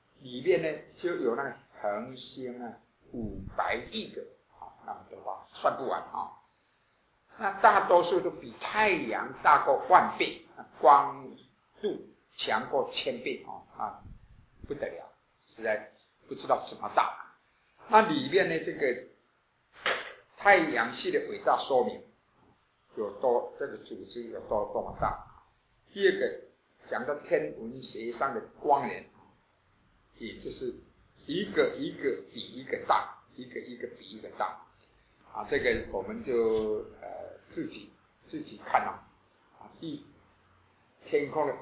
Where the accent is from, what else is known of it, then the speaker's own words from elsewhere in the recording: Taiwan; accent: Taiwanese Mandarin; 我这个是台湾国语，不正确，音标不正确